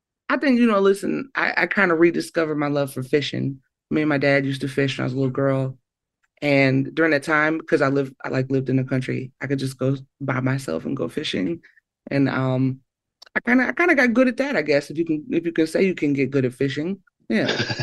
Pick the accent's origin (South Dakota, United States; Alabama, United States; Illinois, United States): Alabama, United States; Athens; also born or lived in Huntsville; I was born in Huntsville Hospital. That's Huntsville, Alabama. I was raised in Athens, Alabama.